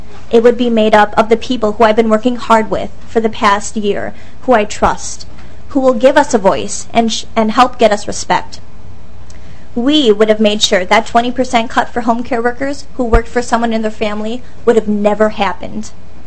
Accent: Rosemount, Minnesota, United States; I'm 23 years old, and I'm from Rosemount.

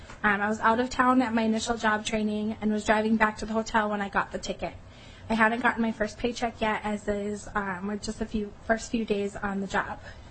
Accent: Otsego, Minnesota, United States; now in Minneapolis, United States; I grew up in Otsego, Minnesota, and I now live in Minneapolis.

